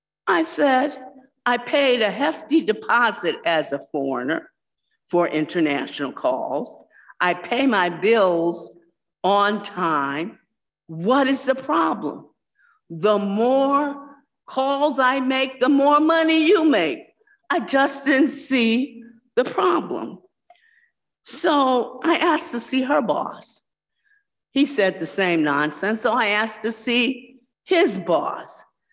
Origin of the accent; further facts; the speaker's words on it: United States; Skippy, I'm an American. And I realized that's what made me American.